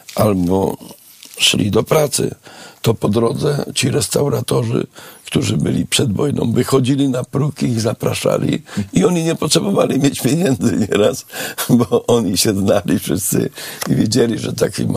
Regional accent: Odolanów, Greater Poland Voivodeship, Poland; Moja mała ojczyzna Odolanów, tak.

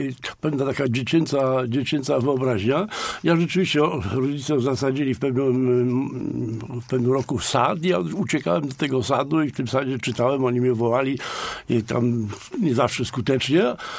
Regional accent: Greater Poland Voivodeship, Poland; to jest Turostowo, taka miejscowość koło Kiszkowa, 12 kilometrów na północ od Pobiedzic na skraju Puszczy Zielonki. No i tam jako chłopiec dorastałem, mówiłem gwarą oczywiście.

